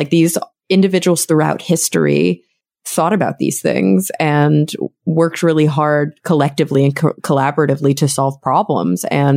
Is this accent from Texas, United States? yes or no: yes; Texas, United States; now in Los Angeles, United States; I'm from Texas. I live now in Los Angeles. I lived in New York City for about a year.